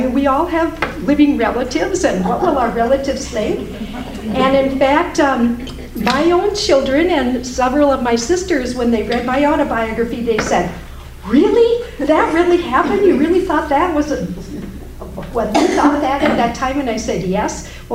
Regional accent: Mount Horeb, Wisconsin, United States; I'm from Mount Horeb. I'm the only Raging Granny from Mount Horeb.

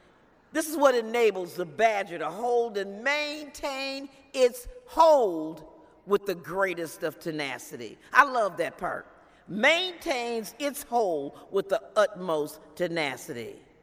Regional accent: Racine, Wisconsin, United States; we took out one of the state senators in my hometown in Racine.

